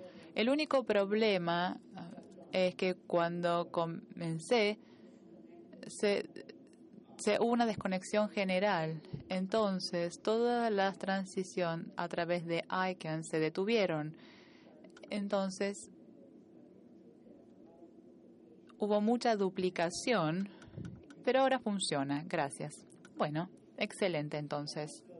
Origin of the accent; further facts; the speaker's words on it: Argentina; Soy de Argentina.